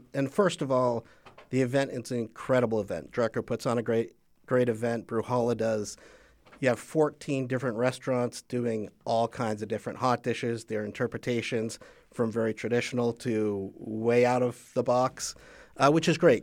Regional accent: Vermont, United States; now in Fargo, United States; I'm originally from New England, so Vermont, so small town Vermont.

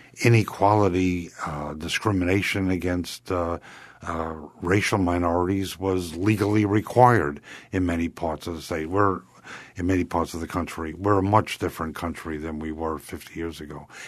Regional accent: Michigan, United States; And I came from Michigan, which was the first jurisdiction in the entire English-speaking world to abolish the death penalty.

